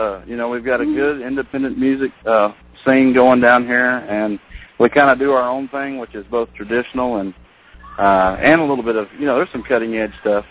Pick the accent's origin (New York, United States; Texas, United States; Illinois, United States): Texas, United States; But I'm the one from Texas.